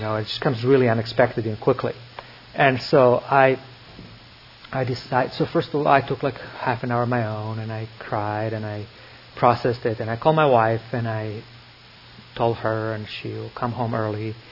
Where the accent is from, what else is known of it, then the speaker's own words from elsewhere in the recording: Croatia; I grew up in Croatia, and I was sort of Marxist country